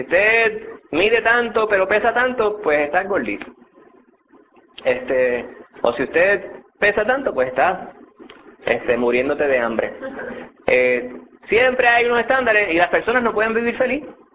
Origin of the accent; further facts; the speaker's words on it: Puerto Rico; convertirse en hombre hecho y derecho, como decimos un puertorriqueño, temeroso de Dios